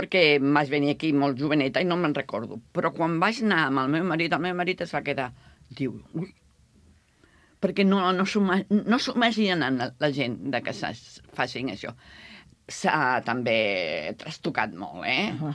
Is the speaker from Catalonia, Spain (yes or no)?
no; Seville, Andalusia, Spain; Sóc de Sevilla.